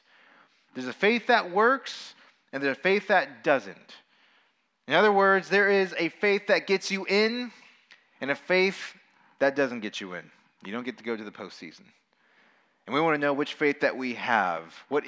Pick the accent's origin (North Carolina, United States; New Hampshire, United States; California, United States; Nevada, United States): Nevada, United States; Las Vegas; I was raised in Las Vegas. I'm actually a local there, which is kind of an abnormality. Only 25% of us are actually born there.